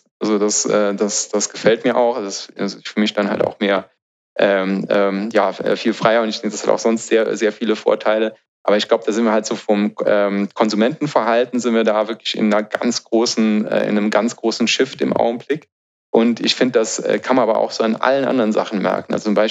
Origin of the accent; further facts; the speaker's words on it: Germany; was auch bei uns in Deutschland